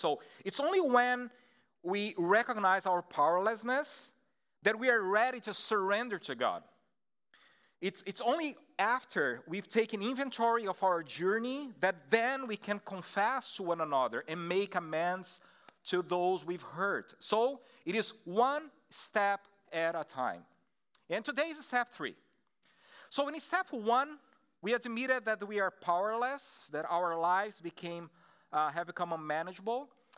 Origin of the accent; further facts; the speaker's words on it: Brazil; first language Portuguese; English is a second language; now in United States; I'm from Brazil. That's why you're going to have like this weird accent here.